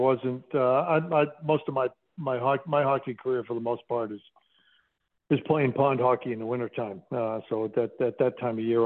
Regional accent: Northeast, United States; I grew up in the Northeast. It's just what you did all day long, every day.

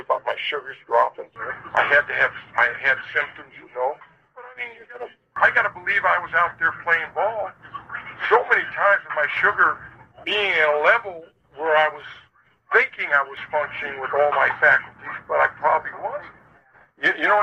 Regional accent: Seattle, Washington, United States; I grew up in Seattle, Washington. And my father was born in Italy, and my mother was born in Sweden.

